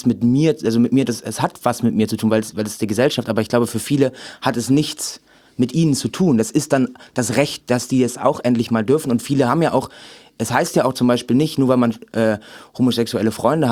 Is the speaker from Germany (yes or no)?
yes; Remscheid, North Rhine-Westphalia, Germany; Also ich komme ja aus Remscheid.